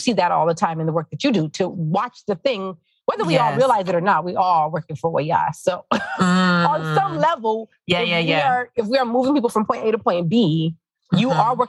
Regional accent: Inglewood, California, United States; you know, I'm from Inglewood.

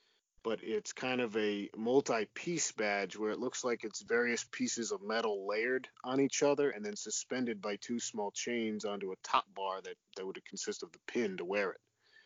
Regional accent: New Jersey, United States; my home state of New Jersey

